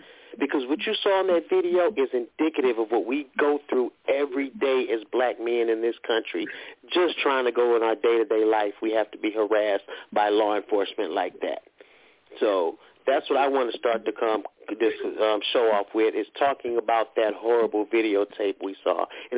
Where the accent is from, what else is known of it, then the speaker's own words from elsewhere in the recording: Los Angeles, California, United States; I'm a filmmaker from Los Angeles, California, and I'm happy to be here on the show.